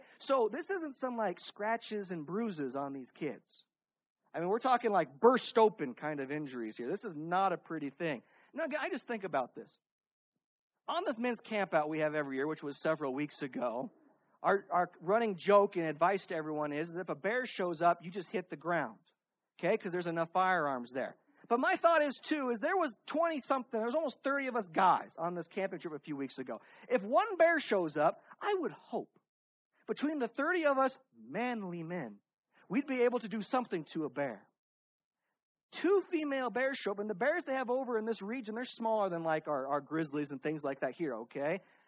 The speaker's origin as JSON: {"language": "English", "country": "United States", "said": "And as an American, I have that right."}